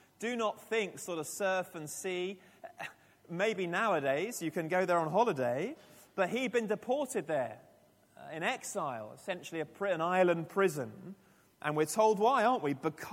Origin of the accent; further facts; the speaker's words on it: Eastbourne, South East England, United Kingdom; up in very trendy Eastbourne, which you might know is the sort of retirement capital of Britain, as I was growing up in Eastbourne